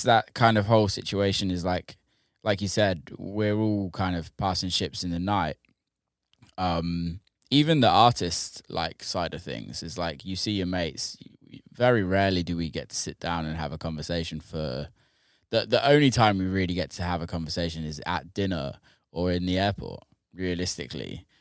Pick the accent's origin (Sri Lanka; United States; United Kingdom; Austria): United Kingdom; England; growing up in England, the BBC is like iconic for radio